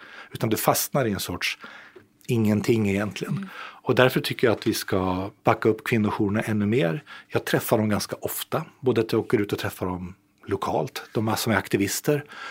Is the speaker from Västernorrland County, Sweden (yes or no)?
no; Umeå, Västerbotten County, Sweden; Jag är ju själv från Umeå i norra Sverige.